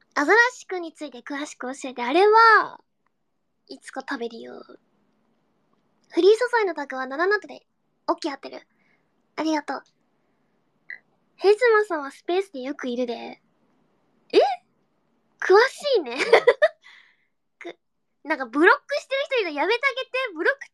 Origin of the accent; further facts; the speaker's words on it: Yamaguchi, Japan; 私、山口県民なんですわ。